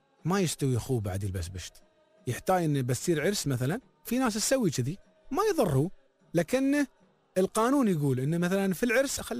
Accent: United Arab Emirates

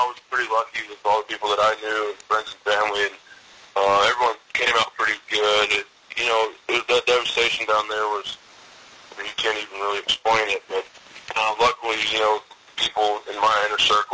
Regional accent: Houston, Texas, United States; now in Nashville, United States; Yeah, I was born here in Nashville, and then before I was even a year old, moved back to Houston, where I lived, until I went to college in Arkansas

